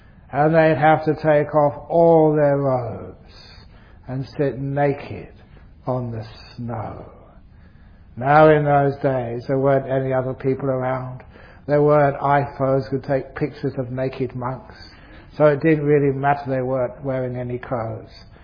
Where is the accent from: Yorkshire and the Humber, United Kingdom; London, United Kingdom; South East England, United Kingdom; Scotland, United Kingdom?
London, United Kingdom; born there; I was born in London, I like the cold